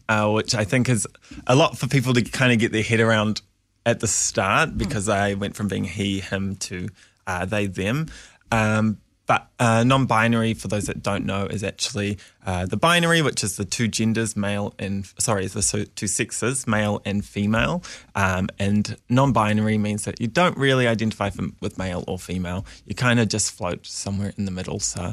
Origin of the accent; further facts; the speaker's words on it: Gisborne, New Zealand; I grew up in Gisborne and was bullied quite a bit.